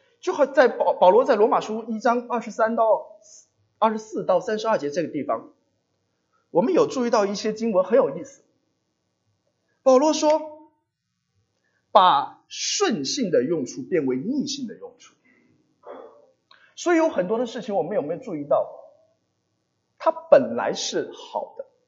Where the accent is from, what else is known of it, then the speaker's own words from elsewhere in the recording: Jiangxi, China; 我来自江西，我知道我家里发生过一些的，我的邻居等等